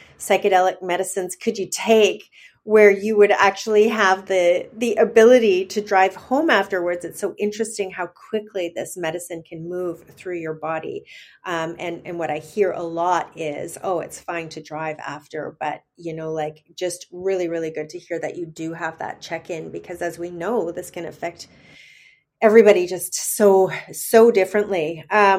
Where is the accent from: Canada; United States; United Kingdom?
Canada; Vancouver, British Columbia; up here in Vancouver, Canada, in my hometown, in my stomping ground.